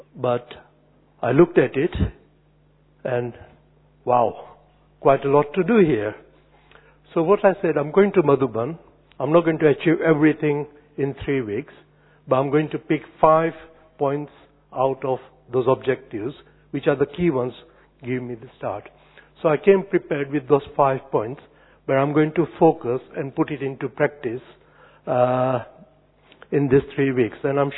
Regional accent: London, United Kingdom; I come from London, South London, center called Clapham.

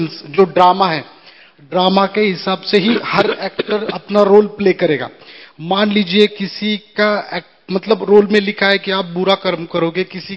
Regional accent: Mumbai, Maharashtra, India; मैं मुंबई से हूँ … रेलवे से हूँ।

